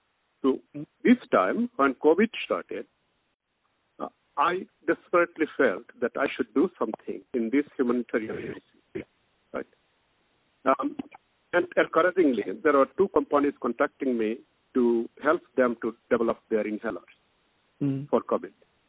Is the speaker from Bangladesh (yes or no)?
yes; Bangladesh; English is a second language; I was brought up in Bangladesh, mm-hmm. and I studied pharmacy there, and I was a lecturer at university in Bangladesh.